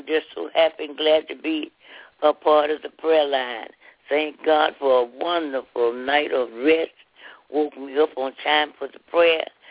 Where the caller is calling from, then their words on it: Kansas City, Kansas, United States; from Kansas City, 913.